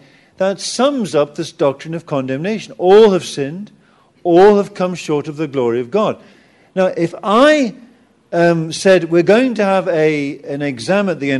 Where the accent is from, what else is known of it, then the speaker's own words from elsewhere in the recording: England, United Kingdom; Even me. And I'm English.